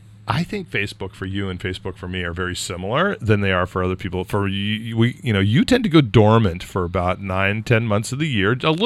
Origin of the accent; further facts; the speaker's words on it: California, United States; if you're a 49ers fan, you're raised in California, you become a 49ers fan, and you're raised by a Giants fan